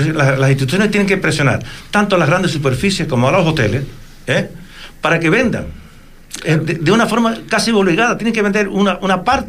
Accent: Canary Islands, Spain; soy canario y soy majorero

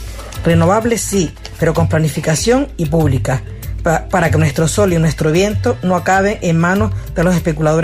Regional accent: Antigua, Canary Islands, Spain; born there; now in Puerto del Rosario, Spain; Nací en Antigua y desde 1985 vivo en Puerto del Rosario.

